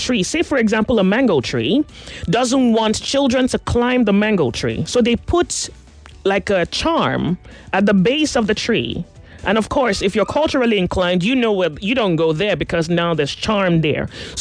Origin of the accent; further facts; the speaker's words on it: Surulere, Lagos, Nigeria; you know, I grew up in Surulere, so I used to see them calabash.